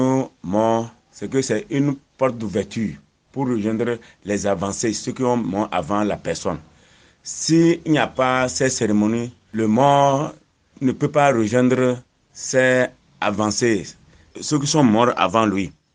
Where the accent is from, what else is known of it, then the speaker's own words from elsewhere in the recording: Ouaké, Donga, Benin; Je suis béninois, département de la Donga, commune de Waké, arrondissement de Tchalanga, et en même temps chef du village de Majatone.